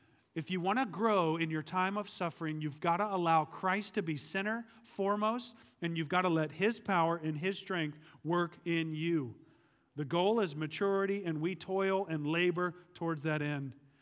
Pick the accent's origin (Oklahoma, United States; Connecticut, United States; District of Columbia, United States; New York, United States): Oklahoma, United States; one of the things I loved about storms growing up in Oklahoma, because we had some doozies, was sitting on the porch with my dad.